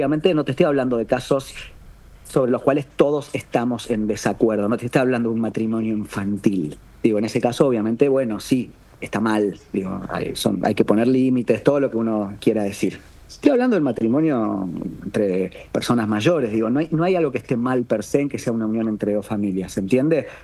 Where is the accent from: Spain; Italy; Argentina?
Argentina; Yo soy argentino